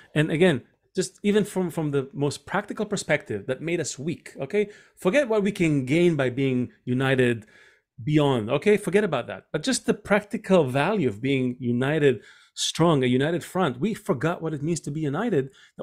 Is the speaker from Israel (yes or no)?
yes; Israel; in Israel, I grew up in Israel.